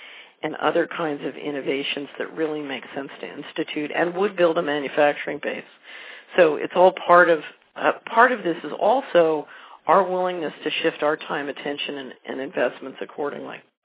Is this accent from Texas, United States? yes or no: no; Philadelphia, Pennsylvania, United States; I'm from West Philadelphia.